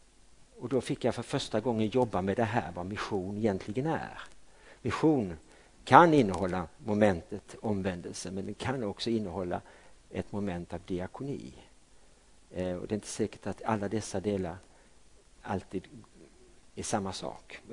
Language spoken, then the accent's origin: Swedish; Karlskrona, Blekinge, Sweden; Jag är från Karlskrona, jag är från stan som man säger där borta med sina diftonger.